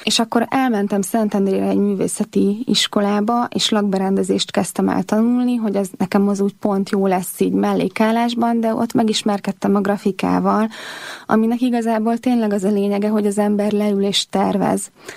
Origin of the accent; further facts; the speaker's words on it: Százhalombatta, Pest, Hungary; Én egy nagyon egyszerű családban születtem bele. Szászlombattán töltöttem a gyerekkoromat, ott laktunk, hároman vagyunk testvérek.